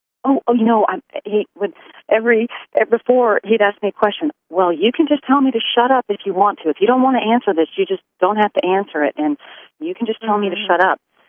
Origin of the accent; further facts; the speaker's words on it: the South, United States; Maybe just because I'm a Southerner, I don't know